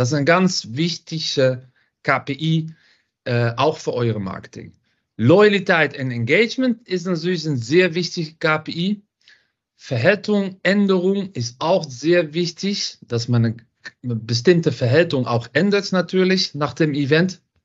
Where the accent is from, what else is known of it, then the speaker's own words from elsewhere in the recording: Netherlands; German is a second language; Ich komme aus Holland. … Ich bin von Venue Marketing, ein Bildungsplattform für Event Locations. Das mache ich seit 8 Jahren schon in Holland.